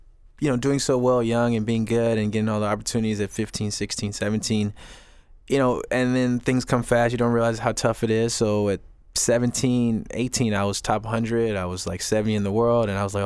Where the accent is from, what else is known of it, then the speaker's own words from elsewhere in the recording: Chicago, Illinois, United States; You know, I grew up in Chicago indoors.